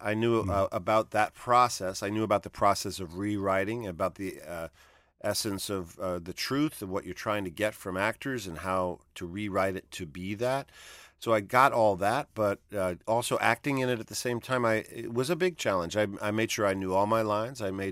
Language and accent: English; New York City, New York, United States; But I grew up with that in New York City.